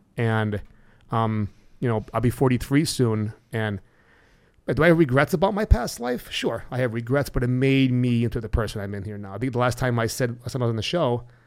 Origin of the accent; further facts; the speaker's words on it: Old Forge, Pennsylvania, United States; I grew up in Old Forge, man.